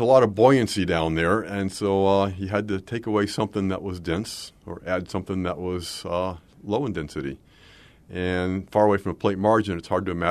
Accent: Spokane, Washington, United States; also born or lived in Southern California; All over the West, near Spokane mostly, up in Southern California, some too, I have to confess.

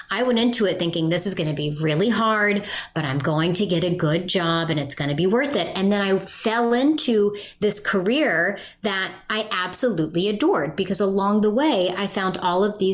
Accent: Appalachia, United States; I come from Appalachia, I come from a region of the country that is very unique. I come from coal country.

